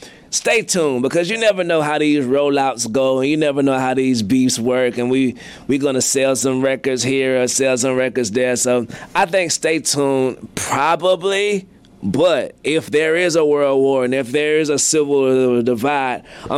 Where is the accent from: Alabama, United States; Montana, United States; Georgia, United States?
Georgia, United States; Atlanta; I'm from Atlanta, Georgia.